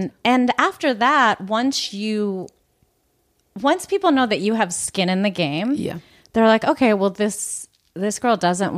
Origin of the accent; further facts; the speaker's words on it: Pittsburgh, Pennsylvania, United States; And growing up in Pittsburgh was actually really great.